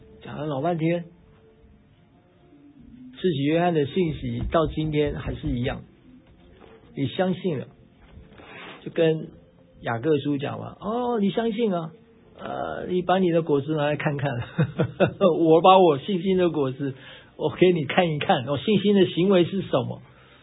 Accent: China; 你知道我们中国人有人讲话是很负面的，对不对？

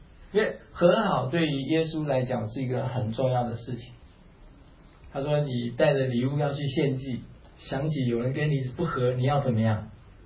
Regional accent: Taiwan; 我们台湾话叫输人不输什么，输人不输阵

